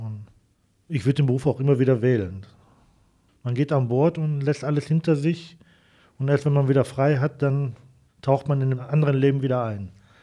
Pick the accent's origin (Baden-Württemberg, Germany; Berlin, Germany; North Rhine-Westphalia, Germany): North Rhine-Westphalia, Germany; Wesel; Also ich bin quasi in Wesel geboren, Wesel zur Schule gegangen